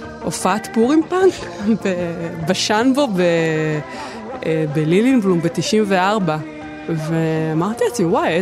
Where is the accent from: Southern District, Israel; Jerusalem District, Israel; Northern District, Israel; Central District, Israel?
Central District, Israel; גדלתי בפרברי השרון, לא היו אנשים מסביבי שהיו בעניין הזה